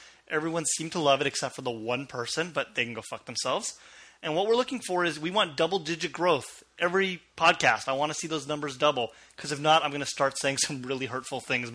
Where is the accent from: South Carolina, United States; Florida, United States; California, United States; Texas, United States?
California, United States; Los Angeles; I've known him for years and years. We grew up in Los Angeles.